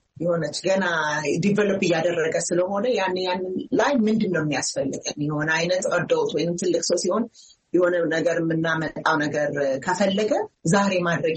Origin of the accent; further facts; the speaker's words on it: United States; ማለት አሜሪካ ውስጥ ነው ያደግኩት።